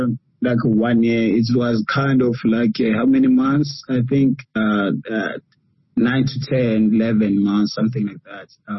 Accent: South Africa; It's tough for us as South African players, you know.

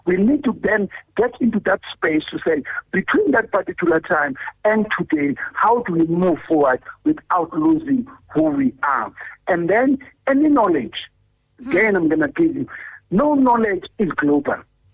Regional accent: South Africa; So that is why I'm saying we need to understand these particular issues as South African people.

